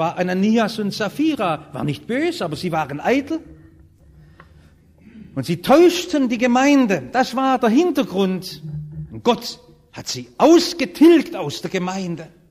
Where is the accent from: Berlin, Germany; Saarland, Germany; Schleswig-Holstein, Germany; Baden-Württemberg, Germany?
Baden-Württemberg, Germany; Ich bin Schwabe. Verstehen Sie?